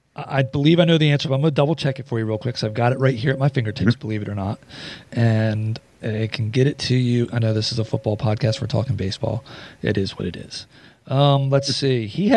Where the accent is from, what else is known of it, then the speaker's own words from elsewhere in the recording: Philadelphia, Pennsylvania, United States; I'm a Philly fan. I'm born and raised in the Philly area, so I root for all four of the Philly sports teams.